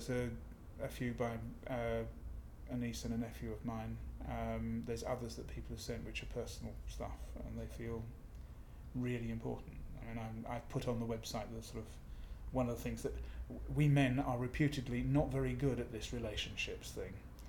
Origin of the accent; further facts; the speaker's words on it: South East England, United Kingdom; I'm 57, and I come from Kent in the UK.